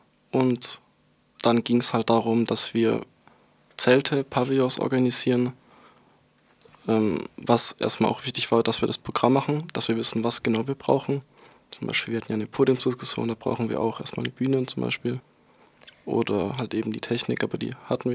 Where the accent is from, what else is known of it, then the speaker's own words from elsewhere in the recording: Großalldorf, Baden-Württemberg, Germany; ich bin bei den Fridays for Future in Hall, ich komme aus Großalldorf und ich gehe gerade noch zur Schule